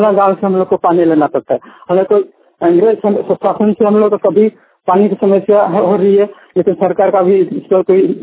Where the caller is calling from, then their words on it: Kerabani, Jharkhand, India; ग्राम केराबनी, पंचायत गोलपुर, प्रखंड दुमका, जिला दुमका, झारखंड से।